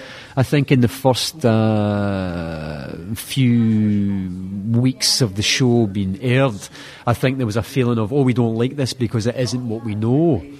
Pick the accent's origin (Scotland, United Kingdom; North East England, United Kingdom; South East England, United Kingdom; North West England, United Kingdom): Scotland, United Kingdom; accent: Scottish; Scottish actor, I did another couple of parts where I played some accents, and then eventually I spoke in my own accent in a piece called Hamish Macbeth. And Hamish Macbeth was a little cop show back home in the UK